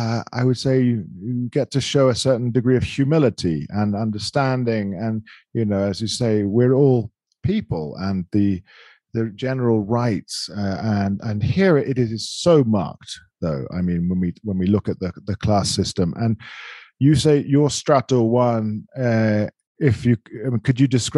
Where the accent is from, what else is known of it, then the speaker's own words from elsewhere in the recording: London, United Kingdom; I'm from London, and England is a very classist society.